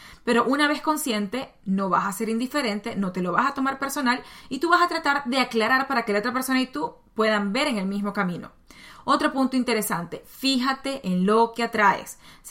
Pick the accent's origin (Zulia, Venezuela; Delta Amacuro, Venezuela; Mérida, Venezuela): Zulia, Venezuela; Maracaibo; Yo, que vengo de Maracaibo, y las chicas de Maracaibo tenemos esta fama de que somos bastante fuertes